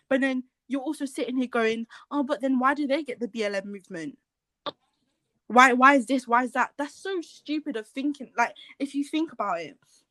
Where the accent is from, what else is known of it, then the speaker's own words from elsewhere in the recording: Philippines; I'm Filipino, yeah. I'm going to speak from my aspect of being Filipino and growing up with Filipino values and whatnot, yeah.